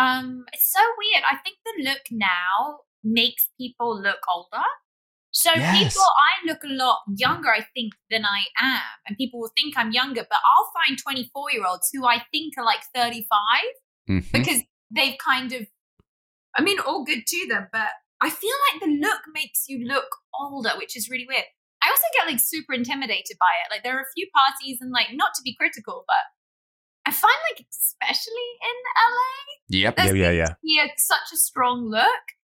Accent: United Kingdom; I'm British.

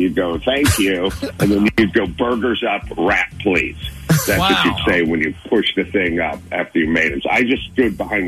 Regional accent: Los Angeles, California, United States; born there; Yeah, my dad's from South Philly, and I was born in Los Angeles, but I have a lot of family.

